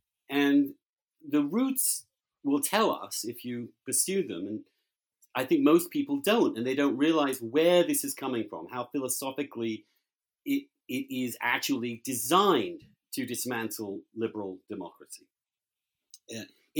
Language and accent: English; England, United Kingdom; moved away as an adult; now in United States; I'm English, so I come from a very distinct English tradition of conservatism